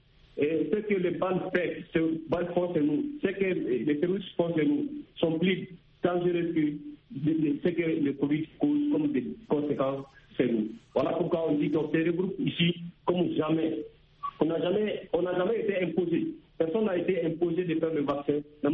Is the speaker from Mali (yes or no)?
yes; Mali; très très bien, je suis au Mali actuellement.